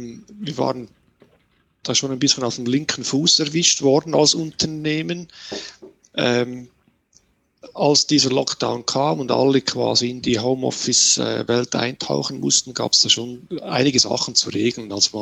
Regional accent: Switzerland; Bei uns in der Schweiz nehmen wir das ein bisschen lockerer.

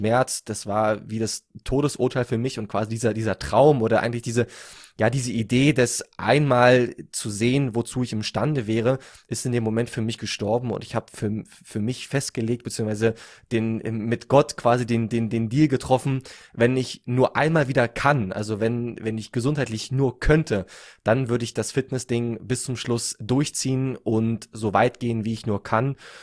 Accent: Berlin, Germany; Ich komme aus Berlin. Ich bin 28 Jahre alt jetzt.

